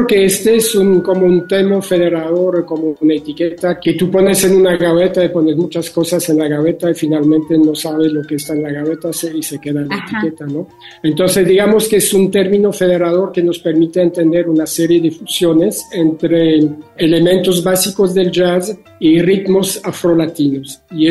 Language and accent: Spanish; Brussels, Brussels-Capital Region, Belgium; Yo nací y crecí en Bruselas